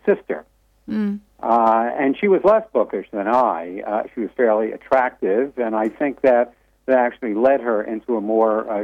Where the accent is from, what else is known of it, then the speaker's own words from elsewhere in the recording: Brooklyn, New York, United States; And I was raised in Brooklyn.